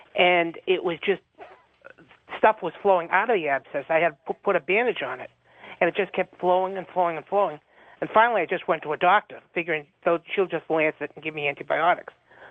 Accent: Boston, Massachusetts, United States; now in Las Vegas, United States; I'm originally from Boston. I was an EMT for many, many years for the city of Boston.

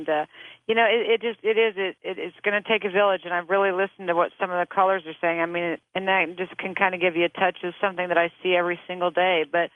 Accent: Midwest, United States; I'm from the Midwest, and again, this is a place where we really want to think we have clean, great water

